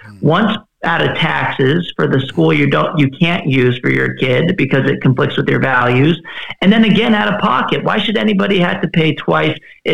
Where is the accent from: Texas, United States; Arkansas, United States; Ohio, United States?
Texas, United States; My home state of Texas being the latest